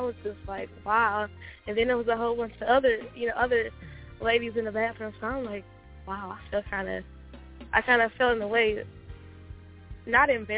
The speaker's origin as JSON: {"language": "English", "town": "Detroit", "region": "Michigan", "country": "United States", "said": "I'm from Detroit."}